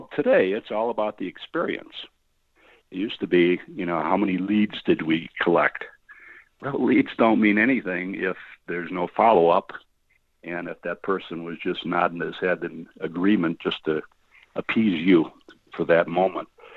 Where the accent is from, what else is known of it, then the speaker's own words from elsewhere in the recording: United States; There's so many American companies, and I'm an American, so I can't act like writing a book of this nature that it applies to everybody equally.